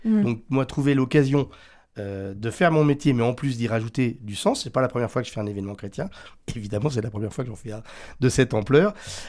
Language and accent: French; Normandy, France; Je suis normand, donc j'habite entre Rouen et Le Havre